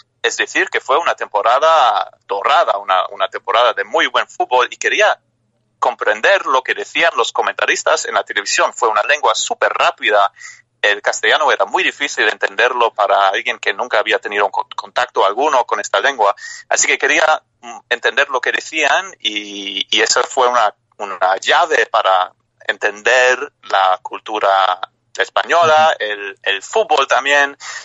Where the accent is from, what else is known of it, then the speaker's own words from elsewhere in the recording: Luxembourg; Spanish is a second language; yo crecí en Luxemburgo, donde se hablan un montón de lenguas, incluso el luxemburgués, que es la lengua que hablo con mis amigos y con muchos conocidos.